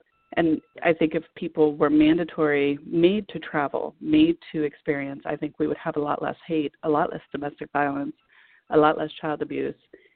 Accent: Miami, Florida, United States; growing up in Miami, it's very multicultural.

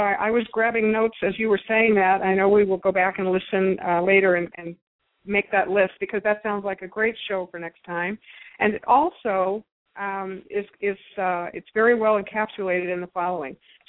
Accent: United States; as I am a very proud American, But I do feel like a responsible American

